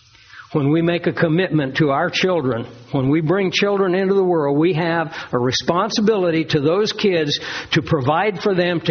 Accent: United States; now in Australia; So I'm an American, but I'm also now an Australian citizen.

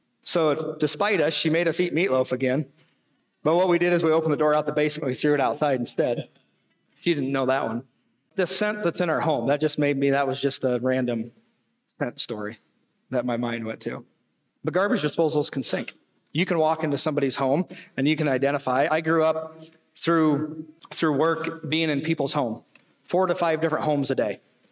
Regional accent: United States; We deserve all of these things because I'm an American and I deserve it.

